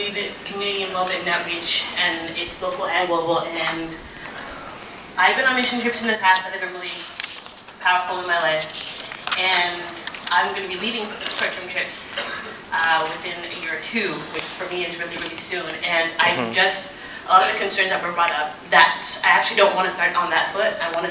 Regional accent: Toronto, Ontario, Canada; from Toronto.

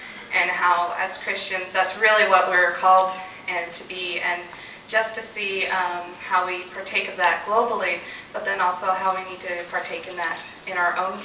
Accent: Fairbanks, Alaska, United States; I'm from Fairbanks, Alaska.

